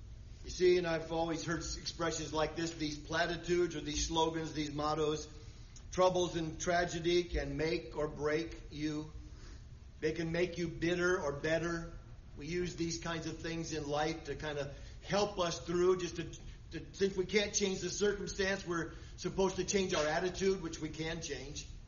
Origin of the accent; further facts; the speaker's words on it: Michigan, United States; born there; I'm thankful that I was born in Michigan and not Timbuktu.